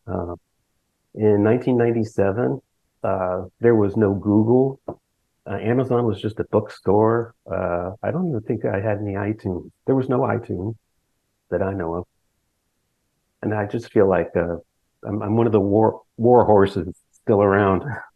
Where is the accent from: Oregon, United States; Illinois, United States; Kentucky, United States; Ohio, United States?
Ohio, United States; And then when I moved back to the States, I'm from Ohio, I just wanted to continue the music.